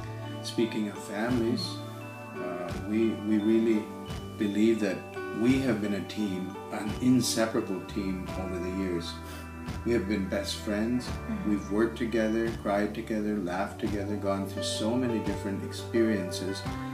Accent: Elmira, Ontario, Canada; now in Spain; We come from the Elmira, Ontario area, and we were commissioned by Wallenstein Bible Chapel to be missionaries in Spain, where we've been for the last 40 years.

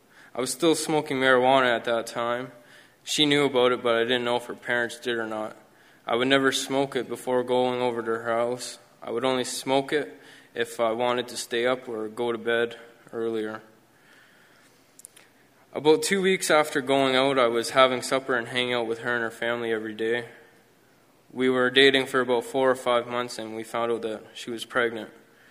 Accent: Kirkland Lake, Ontario, Canada; also born or lived in Timmins / Earlton; I'm now 20 years old. And I was born in Timmins, but only remember being raised in Earlton and Kirkland Lake.

